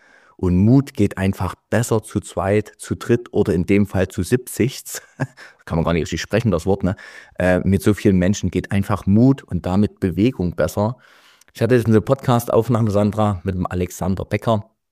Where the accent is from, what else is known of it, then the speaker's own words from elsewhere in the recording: Leipzig, Saxony, Germany; Und das nehme ich als Leipziger euch jetzt nicht übel.